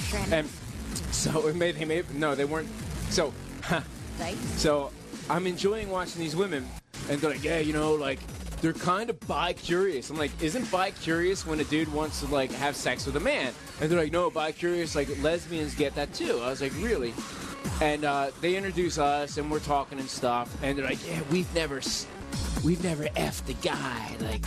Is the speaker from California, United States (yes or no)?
no; Philadelphia, Pennsylvania, United States; I'm from Philly. We let it all hang out.